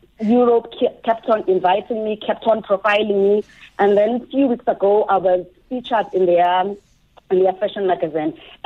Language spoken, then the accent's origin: English; Middle Drift, Eastern Cape, South Africa; also born or lived in Port Elizabeth; I'm born and bred in Port Elizabeth and grew up in Middle Drift, a small village in the Eastern Cape.